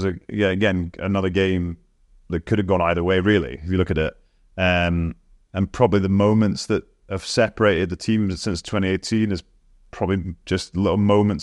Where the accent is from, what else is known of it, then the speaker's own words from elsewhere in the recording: Scotland, United Kingdom; it was actually quite cool, not just as a Scotsman to be in a stadium